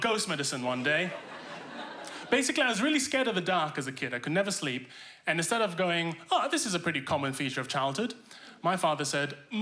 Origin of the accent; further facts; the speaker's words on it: East Malaysia, Malaysia; I grew up in Borneo, which is East Malaysia.